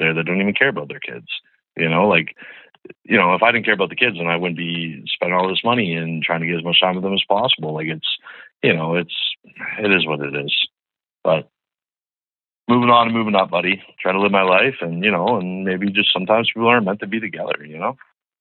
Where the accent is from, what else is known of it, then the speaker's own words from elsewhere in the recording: Canada; I'm going to say kilometers cause I'm from Canada